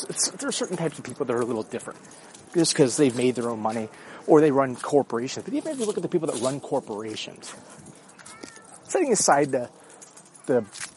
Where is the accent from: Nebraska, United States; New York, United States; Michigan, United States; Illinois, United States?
Illinois, United States; Chicago; But I am a Chicagoan.